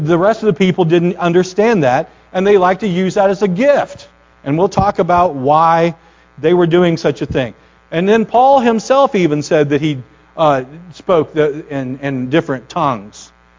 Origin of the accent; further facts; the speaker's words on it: Arkansas, United States; And I can say that because I'm from there. So he wasn't very nice to Arkansas people. I'm from Arkansas.